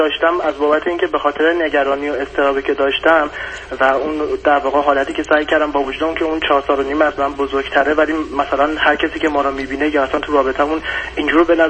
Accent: Iran; moved away as an adult; 4.5 سالی که من خارج از ایران هستم و همسرم هم تقریبا همین حدود 4 سالی که خارج از ایران، یعنی به محض اینکه ازدواج کردیم اومدیم خارج از ایران.

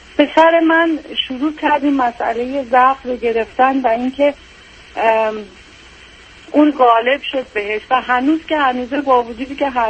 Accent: Iran; moved away as an adult; 8 سالش بود ما از ایران اومدیم

